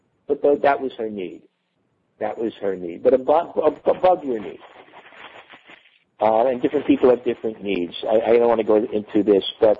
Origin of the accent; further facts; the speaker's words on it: India; here I was from India and things like that.